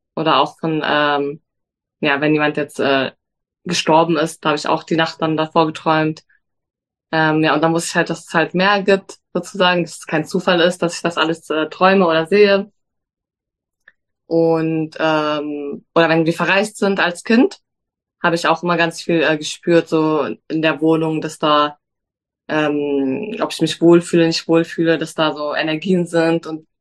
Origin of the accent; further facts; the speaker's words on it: Berlin, Germany; Ich komme aus Berlin. Bin 31 Jahre jung